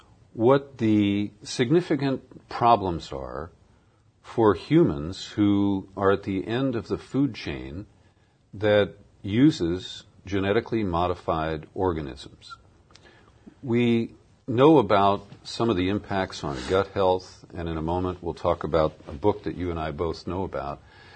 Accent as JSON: {"language": "English", "region": "Ohio", "country": "United States", "tie": "born or raised there", "said": "I grew up in Ohio, and I started working in radio in small towns."}